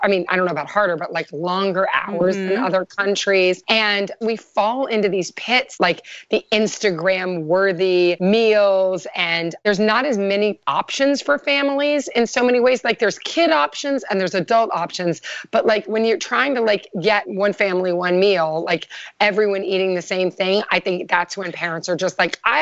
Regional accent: Kentucky, United States; I'm from Kentucky. My grandparents were very into farming and like grew all their own food.

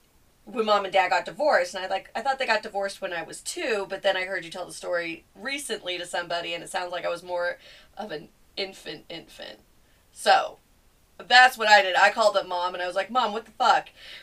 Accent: California, United States; now in Washington, United States; I grew up in California, I moved out to Washington

